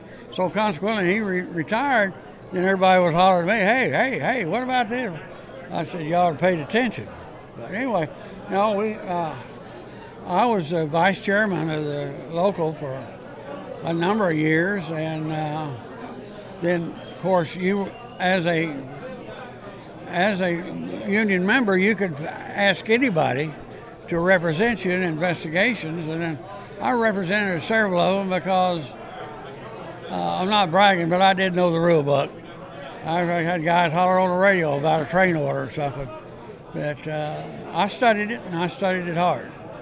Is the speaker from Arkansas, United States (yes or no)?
yes; Fort Smith, Arkansas, United States; Come to find out, some girls I grew up with in Fort Smith was grade school sweetheart.